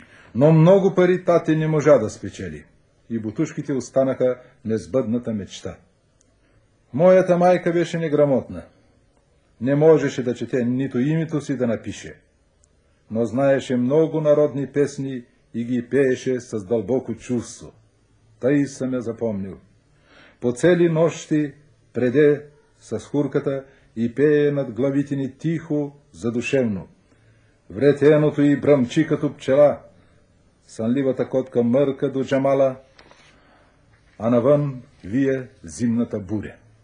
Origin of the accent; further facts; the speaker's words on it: Strazhitsa, Veliko Tarnovo Province, Bulgaria; Родното ми село Стражица се намира на 40 км от средновековната столица на България, Велико Търново. Израстох покрай бреговете на една малка, но стремителна и шумлива река